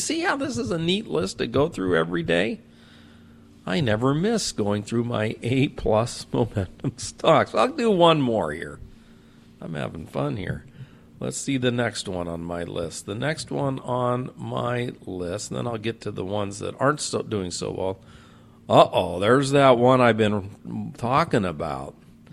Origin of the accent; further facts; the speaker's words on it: San Diego, California, United States; Growing up in San Diego, I had a lot of friends that worked for SeaWorld.